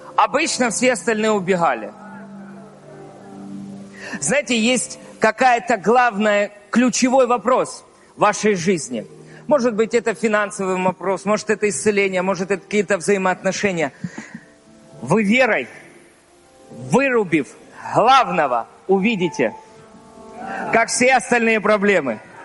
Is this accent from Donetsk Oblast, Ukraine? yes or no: yes; Donetsk, Donetsk Oblast, Ukraine; я вырос в Донецке, в Донецкой области. Кто знает, ну, я жил рядом с Инакиевым. Инакиево.